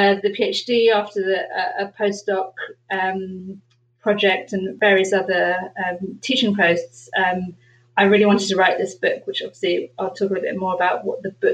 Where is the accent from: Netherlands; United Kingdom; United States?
United Kingdom; London; born there; I was born in London.